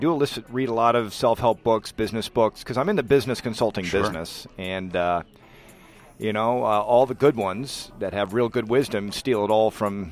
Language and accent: English; Omaha, Nebraska, United States; now in Des Moines, United States; I am a family man. I born and raised in Omaha. I did graduate from Valley High School here in Des Moines.